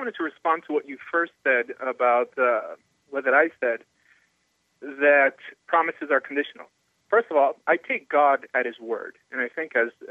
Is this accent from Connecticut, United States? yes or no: no; New Jersey, United States; born there; I was born in New Jersey, and my family is from Colombia, but we have no family tree that I could trace. I mean, if anything, we're Jews by Hazaka.